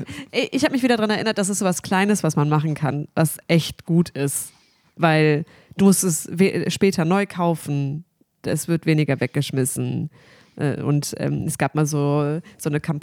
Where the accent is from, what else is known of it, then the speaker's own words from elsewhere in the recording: Oberhausen, North Rhine-Westphalia, Germany; born there; ja, ich wurde geboren in Oberhausen. Genau, meine Familie lebt da noch.